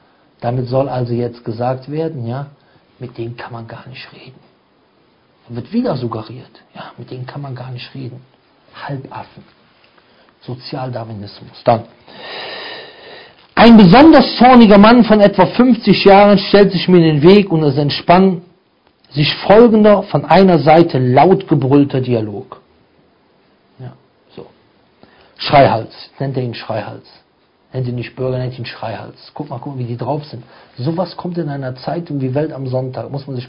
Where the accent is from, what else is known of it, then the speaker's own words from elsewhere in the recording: Turkey; Ein Verkäufer, ich bin Türke.